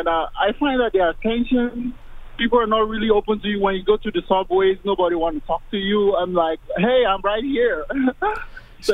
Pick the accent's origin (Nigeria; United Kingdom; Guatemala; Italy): Nigeria; moved away as an adult; now in United States; I'm 32 years old. When I moved in, now I'm 34. I never understood what Black was. I grew up in Nigeria, went to college, worked for 5 years before moving over with my wife and daughter